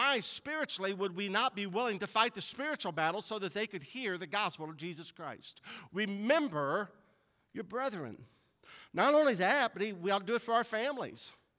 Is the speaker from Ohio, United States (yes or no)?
yes; Cincinnati, Ohio, United States; Cincinnati. I grew up in Clifton. Spent most of my time downtown. That's Cincinnati.